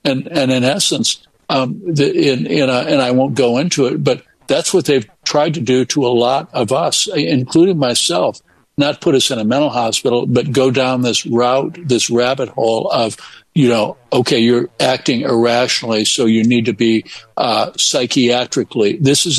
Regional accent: Ann Arbor, Michigan, United States; because my mother was a labor and delivery nurse at University of Michigan, where I spent some time growing up in Ann Arbor.

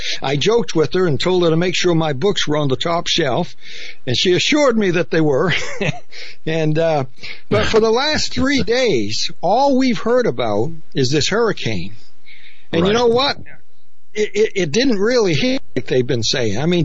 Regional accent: Maine, United States; I grew up in Maine. We had blizzards, and it was never a big news event.

